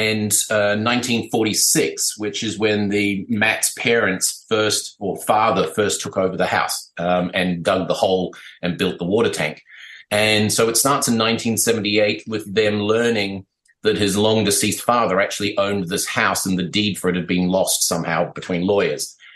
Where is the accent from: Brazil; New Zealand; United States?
New Zealand; Bethells Beach, Auckland; I grew up on Bethel's Beach, so we were out there climbing around the hills and found the cottages up there